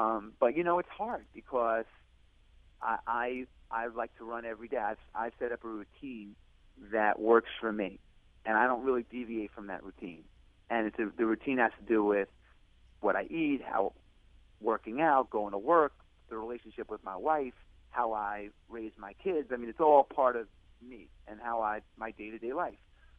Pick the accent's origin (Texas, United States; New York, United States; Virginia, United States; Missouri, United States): New York, United States; Long Island; I grew up in Long Island, you know, from a working-class family, but just a completely different atmosphere, loving parents, still married 60 plus years.